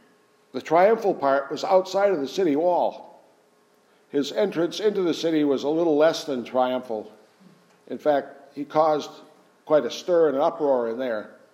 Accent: Massachusetts, United States; I says, "Well, we're from central Massachusetts."

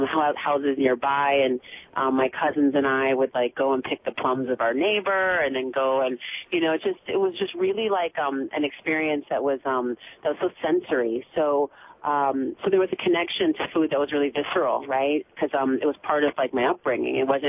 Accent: Oakland, California, United States; Well, I grew up in California and actually in Oakland

